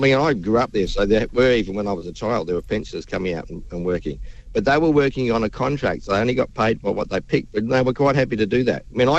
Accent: South Australia, Australia; And I come from originally from the Riverland of South Australia, and I'm 69 now, and I run my own business.

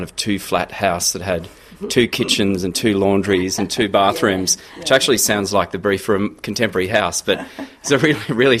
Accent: Queensland, Australia; So growing up in Queensland

